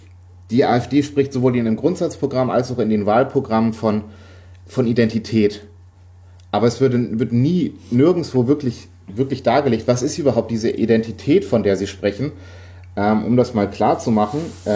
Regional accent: Bavaria, Germany; Ich bin Franke.

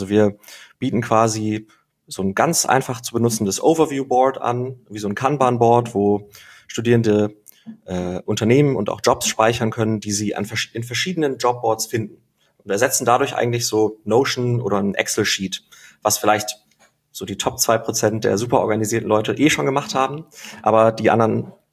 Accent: Germany; so als Deutscher kennt man natürlich die großen öffentlichen Unis

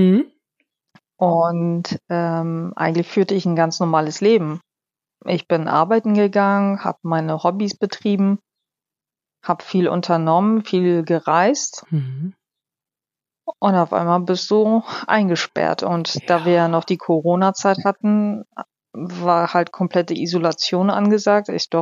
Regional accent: Hamburg, Germany; wir sind dann sofort umgedreht nach Hamburg gefahren, weil ich wollte nicht sonst wo irgendwo im Krankenhaus landen, sondern in meiner Heimatstadt

